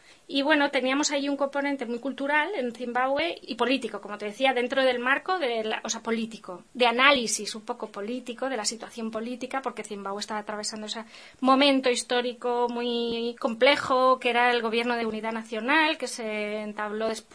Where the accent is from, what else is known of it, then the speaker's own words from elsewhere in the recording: Tarragona, Catalonia, Spain; Pero bueno, yo nací en Tarragona y sí que suelo, obviamente, pues habiendo nacido en Tarragona, pues siempre digo que soy de Tarragona, que es de donde me siento, pero sí tengo ese componente balear y andaluz también.